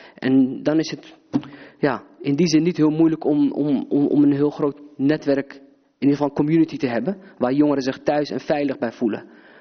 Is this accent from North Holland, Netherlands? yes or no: yes; Hilversum, North Holland, Netherlands; nogmaals 33 jaar geboren en getogen in Hilversum.